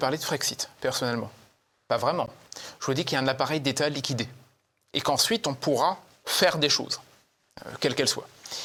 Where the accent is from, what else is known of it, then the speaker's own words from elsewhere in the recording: France; Je suis un français moyen, d'accord ?